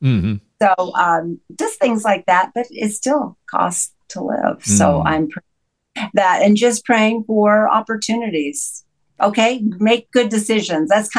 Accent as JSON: {"language": "English", "region": "California", "country": "United States", "tie": "born or raised there", "said": "I grew up in Southern California, it was popular before it was popular."}